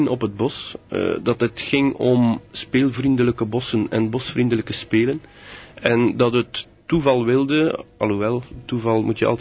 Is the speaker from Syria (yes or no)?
no; Flanders, Belgium; Bij ons in Vlaanderen gaat dat, laat ons zeggen, beter dan vroeger.